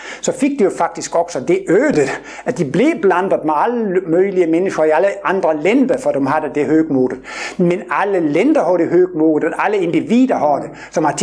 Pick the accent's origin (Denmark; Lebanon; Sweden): Denmark; Jutland; när jag var barn på Jylland, det var mycket fattiga och man hade fem bröder